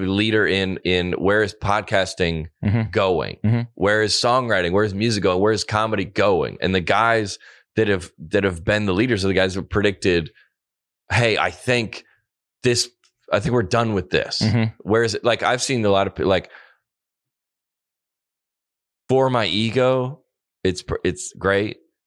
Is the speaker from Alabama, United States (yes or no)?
yes; Alabama, United States; Like, I'm from Alabama.